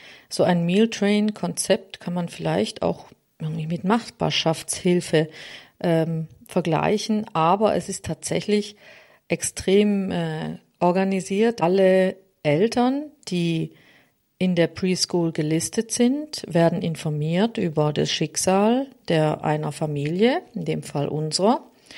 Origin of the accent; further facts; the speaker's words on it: Germany; now in Switzerland; weil ich ja schließlich auch schon ja 15 Jahre meine Heimat Deutschland verlassen habe. Aber ich habe es auch hier in der Schweiz, in dem ich jetzt 10 Jahre bin